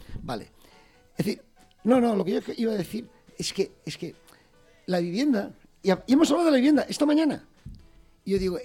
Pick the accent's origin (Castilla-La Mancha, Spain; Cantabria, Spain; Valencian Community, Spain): Valencian Community, Spain; Chirivella; Por ejemplo, Chirivella, mi pueblo, tenía 3.500, 4.000 habitantes en el año 60.